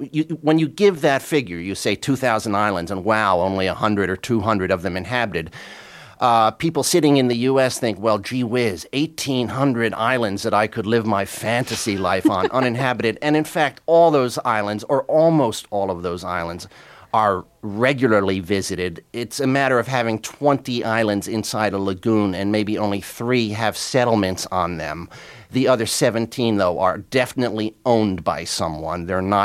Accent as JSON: {"language": "English", "country": "United States", "said": "Yes, I'm an American, and I felt no conflict at all."}